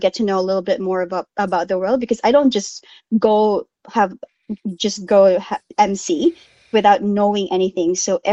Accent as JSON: {"language": "English", "town": "Malitbog", "region": "Eastern Visayas", "country": "Philippines", "lives_now": "Australia", "said": "Yes, I am very proud of my heritage, and more than just being Filipino, I'm proud na I'm from Malitbog, Southern Leyte. You may not have not heard of the town. It's a tiny Belen town"}